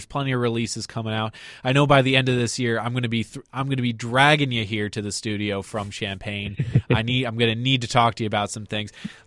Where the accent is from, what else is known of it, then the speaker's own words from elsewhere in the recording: Ireland; I feel like I should be able to say it because, like, she's Irish, and I'm Irish, and I've been around weird Irish names